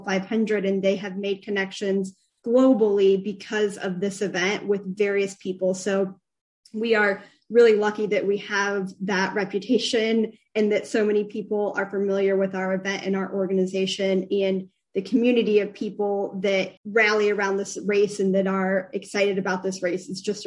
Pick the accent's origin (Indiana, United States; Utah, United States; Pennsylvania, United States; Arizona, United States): Indiana, United States; So although I'm born and raised in Indiana, I only visited IU once for a campus tour when I was a senior in high school